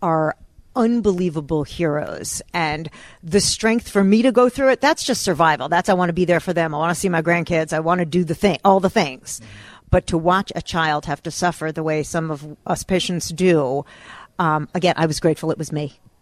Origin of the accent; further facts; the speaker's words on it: New Jersey, United States; Was it the Fruit Loops I ate as a kid, the processed food, the growing up in New Jersey?